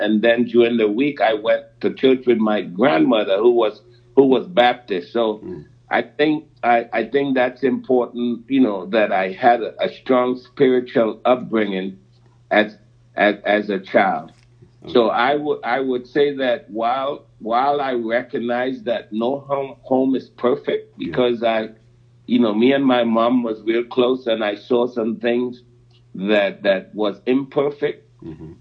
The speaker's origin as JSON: {"language": "English", "country": "Trinidad & Tobago", "tie": "born or raised there", "said": "I was born in Trinidad. My dad left when I was 6 months old to go to school in England, and didn't meet my biological dad till I was 14."}